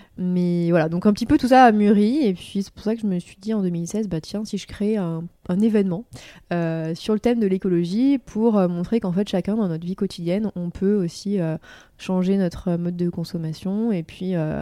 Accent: Marseille, Provence-Alpes-Côte d'Azur, France; now in Lyon, France; Donc moi je suis originaire de Marseille, même si en général on me dit que ça ne s'entend pas forcément, mais pourtant je suis 100% pure marseillaise de naissance et je suis arrivée à Lyon en 2012.

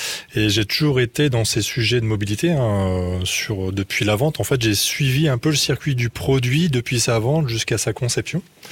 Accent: Hauts-de-France, France; Oui, je suis un ch'ti.

